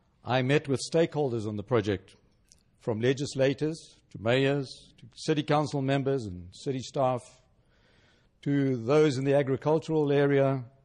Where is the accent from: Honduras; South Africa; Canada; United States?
South Africa; as you can hear from my accent, which I don't think in my life I'm going to get rid of, my roots are from elsewhere. And in fact, I can confirm I was born and raised in South Africa.